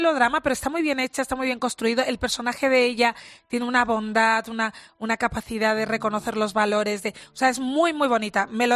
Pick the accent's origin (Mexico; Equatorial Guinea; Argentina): Equatorial Guinea; born there; yo soy una mujer española, nacida en Guinea Ecuatorial, negra